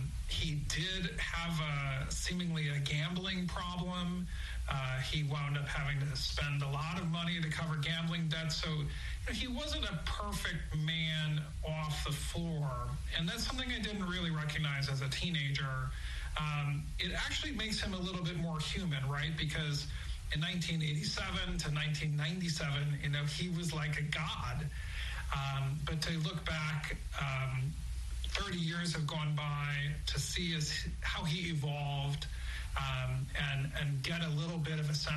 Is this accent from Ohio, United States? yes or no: yes; Cleveland, Ohio, United States; Michael Jordan defeated my hometown Cleveland Cavaliers with a last-second shot